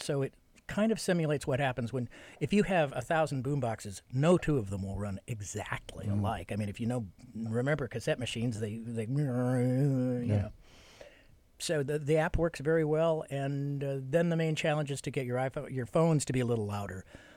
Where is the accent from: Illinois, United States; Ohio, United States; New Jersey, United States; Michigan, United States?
Ohio, United States; Cleveland; I mean, I grew up in Cleveland. I know smokestack football towns.